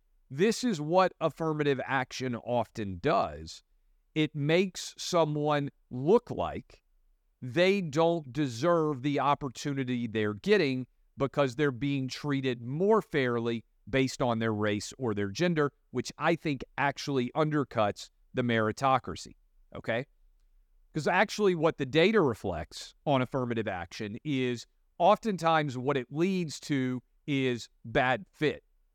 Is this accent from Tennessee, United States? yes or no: yes; Tennessee, United States; As a kid growing up in Tennessee, I took a scholarship to GW.